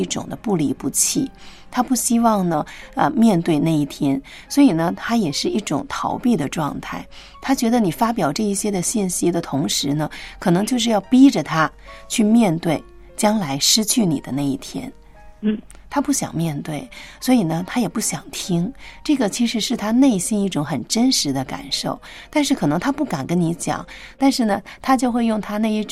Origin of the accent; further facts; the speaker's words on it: China; 其实我们中国人都是有一个习惯